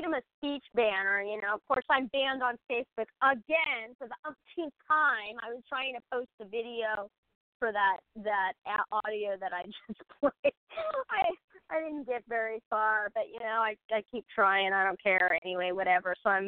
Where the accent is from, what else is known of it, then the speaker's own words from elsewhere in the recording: United States; I'm thankful that I'm an American.